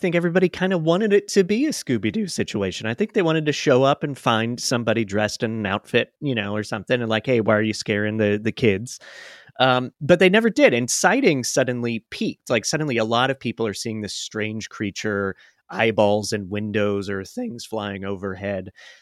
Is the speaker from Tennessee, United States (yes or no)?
no; Florida, United States; But anyway, so I grew up in Florida